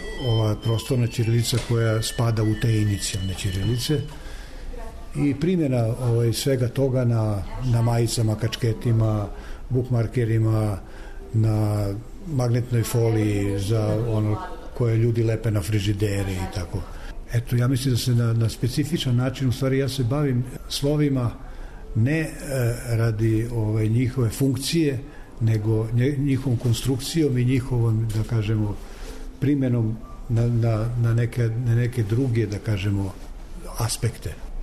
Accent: Zemun, Belgrade, Serbia; Mi smo odrasli zajedno u Zemunu, zajedno smo.

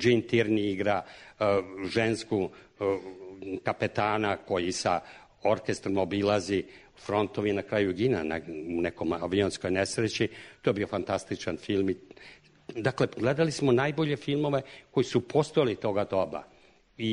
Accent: Belgrade, Serbia; born there; ja sam rođen na Neimaru, preko puta na Lekinom brdu je bio jedan mali bioskop Sutjeska.

